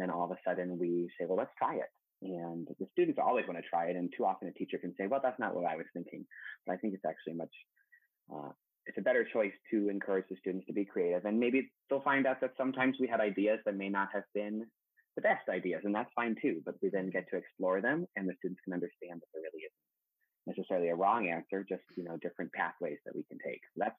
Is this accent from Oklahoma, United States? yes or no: yes; Norman, Oklahoma, United States; I grew up in Norman.